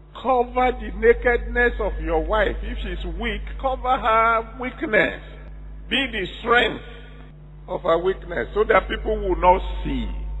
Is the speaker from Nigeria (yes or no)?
yes; South East, Nigeria; So you didn't know I grew up in Igbo land.